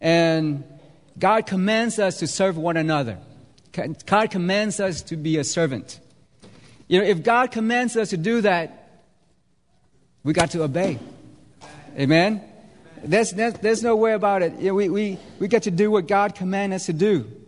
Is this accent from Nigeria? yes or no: no; Vietnam; I'm from Vietnam.